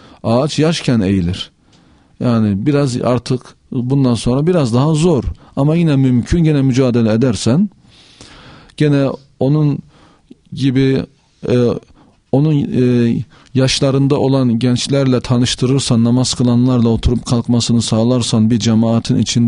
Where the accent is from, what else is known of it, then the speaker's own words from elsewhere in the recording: Adana, Turkey; Benim çocukluğum camide geçti. Caminin anahtarını ben taşırdım. Camiyi ben açıp kapardım. Eski tarihi eser ufak bir mescitti. Şeyh Zülfo Mescidi. Adana'da eskiden askerlik şubesiydi.